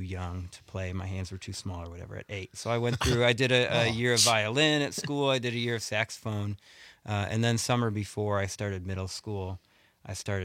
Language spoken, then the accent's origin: English; Milwaukee, Wisconsin, United States; born or raised there